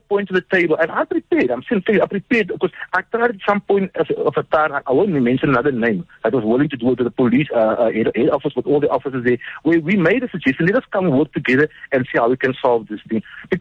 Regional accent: Cape Town, Western Cape, South Africa; I grew up in Manenberg in Cape Town

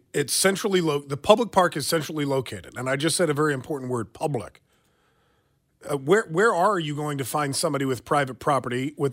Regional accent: Kansas, United States; because we're from Johnson County, we make plenty of money

